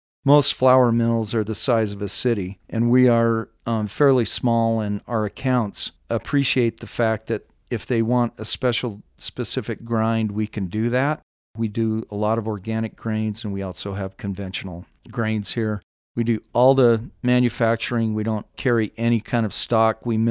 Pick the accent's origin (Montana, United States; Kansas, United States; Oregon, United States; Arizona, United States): Arizona, United States; Phoenix; I'm from Phoenix, Arizona. Outside of Phoenix, my dad was a farmer there with my grandfather.